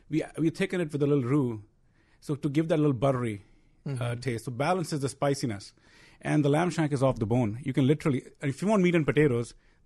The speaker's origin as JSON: {"language": "English", "country": "India", "tie": "born or raised there", "moved": "as an adult", "said": "I grew up in India. I came here to do my PhD."}